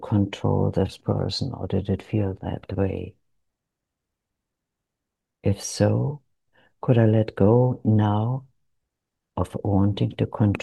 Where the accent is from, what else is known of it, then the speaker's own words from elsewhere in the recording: Germany; English is a second language; I'm from Germany